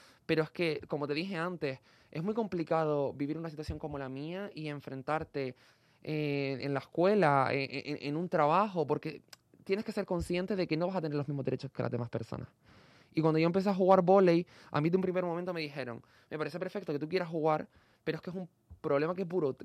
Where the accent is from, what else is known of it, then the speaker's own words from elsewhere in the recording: Canary Islands, Spain; vengo de una isla pequeña como Gran Canaria